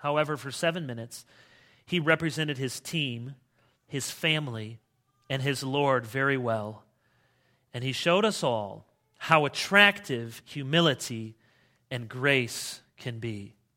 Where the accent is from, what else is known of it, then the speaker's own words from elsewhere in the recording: Michigan, United States; And growing up in Michigan most of the time, I knew the pain